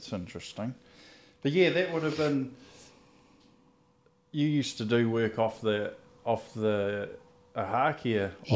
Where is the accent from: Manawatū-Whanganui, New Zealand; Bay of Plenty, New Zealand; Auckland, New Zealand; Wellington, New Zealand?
Manawatū-Whanganui, New Zealand; Bulls; Because I grew up in Bulls there, when I was about 8 or 9